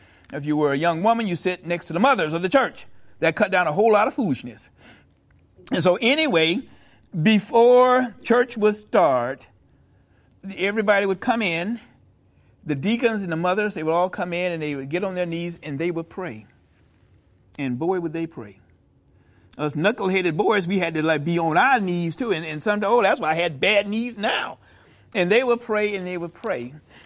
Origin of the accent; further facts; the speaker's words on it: Florida, United States; I grew up in South Florida, right?